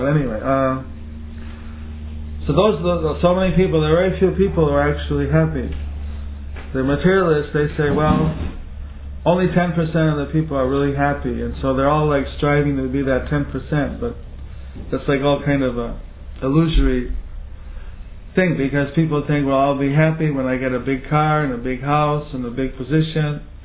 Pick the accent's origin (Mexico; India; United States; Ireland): India; I mean, materially speaking, I am an old man. We are from different cultures, you are from the West, I am from India.